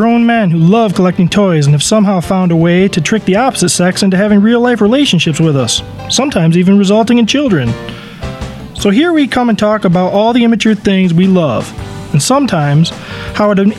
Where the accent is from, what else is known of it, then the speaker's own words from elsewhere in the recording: Michigan, United States; We're from Michigan, so don't get too hard on us.